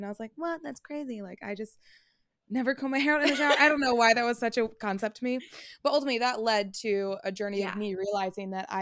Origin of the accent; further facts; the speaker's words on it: California, United States; I'm from the Bay.